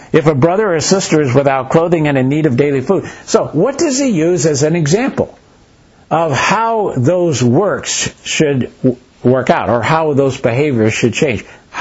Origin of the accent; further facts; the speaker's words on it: the South, United States; I'm from the South, and there are a lot of people that go to church in the South.